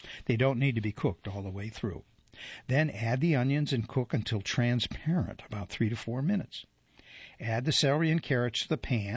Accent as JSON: {"language": "English", "region": "Ohio", "country": "United States", "tie": "born or raised there", "also_born_or_lived": "California", "said": "Almonds, where I grew up in Ohio. But I lived in California for a while, up north, and they called them almonds."}